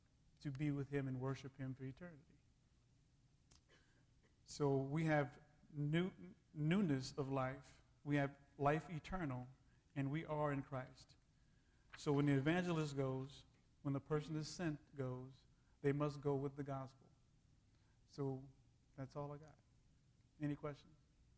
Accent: Louisiana, United States; So I was raised in church also, and I was raised here in Louisiana.

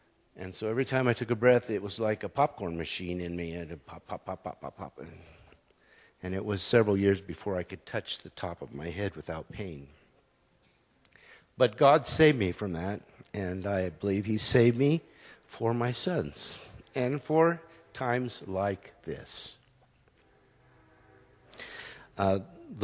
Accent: Denver, Colorado, United States; born there; I was born in Denver, Colorado, towards the end of the baby boomer generation.

